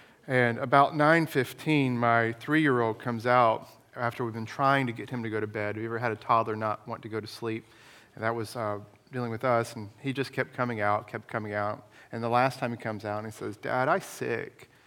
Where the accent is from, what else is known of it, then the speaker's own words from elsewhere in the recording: Florida, United States; I'm from Florida, so I remember this quite well.